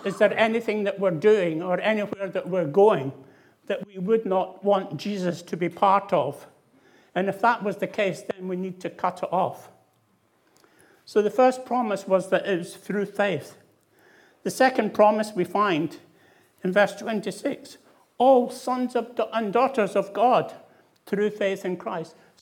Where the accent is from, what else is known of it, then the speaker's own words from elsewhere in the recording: Scotland, United Kingdom; accent: Scottish; moved away as an adult; now in England; I was brought up, as you can probably realise from my accent, in the Church of Scotland. And I went through the church there and became an officer in the Boys Brigade.